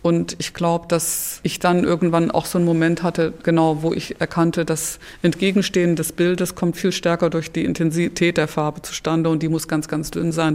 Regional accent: North Rhine-Westphalia, Germany; Also ich komme nicht aus dem Spray, aber ich komme so durchaus aus dem Straßenleben. Also auch als Kind schon. Wir wurden ja nicht zu Hause gehalten durch so Geräte oder Fernsehen oder sowas, sondern wir waren immer so ein Pulk von 30, 40 Kindern und sind dann da so im Ruhrgebiet

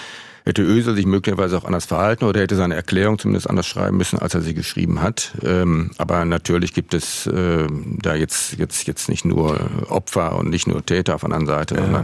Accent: North Rhine-Westphalia, Germany; Und ich komme selber aus dem Ruhrgebiet

